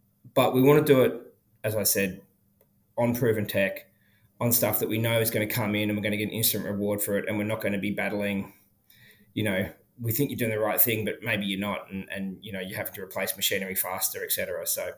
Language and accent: English; Sorrento, Victoria, Australia; I grew up in Sorrento. I was born and taken home to a fibro in Sorrento in 1981.